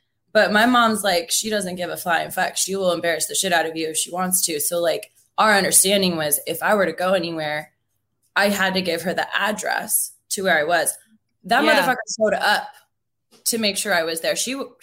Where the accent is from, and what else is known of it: Seattle, Washington, United States; born or raised there